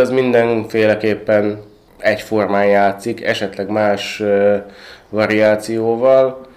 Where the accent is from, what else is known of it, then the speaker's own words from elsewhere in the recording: Kecskemét, Bács-Kiskun, Hungary; Hát 3 kecskemétiek vagyunk